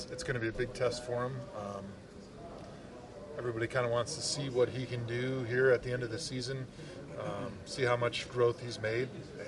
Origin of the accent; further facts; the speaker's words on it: Wisconsin, United States; just growing up in Wisconsin, I'm biased towards Lambeau Field.